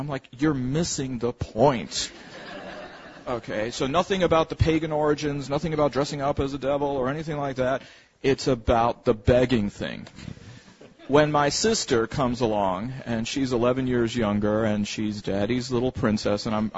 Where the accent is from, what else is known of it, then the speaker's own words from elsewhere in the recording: Lapeer, Michigan, United States; And this is part of the experience of growing up in Lapeer, Michigan for a better part of my life.